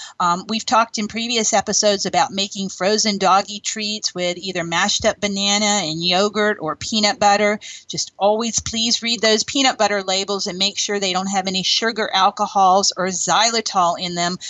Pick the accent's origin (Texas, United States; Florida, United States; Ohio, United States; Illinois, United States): Florida, United States; Orlando; last weekend in Orlando, my hometown